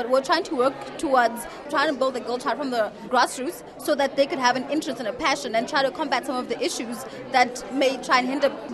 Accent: Botswana; from Botswana.

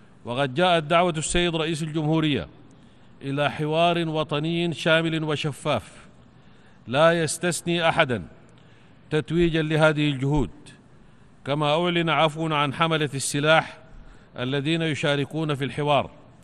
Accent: Sudan; بلادي السودان

